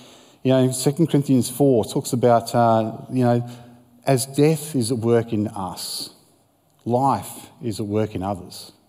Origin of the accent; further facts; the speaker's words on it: Western Australia, Australia; I grew up in the Pilbara and many fishing trips with Dad.